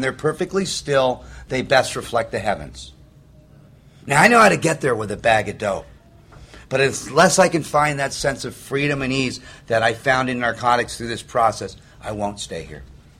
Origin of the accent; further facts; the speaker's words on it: Malibu, California, United States; you know, I grew up in Malibu.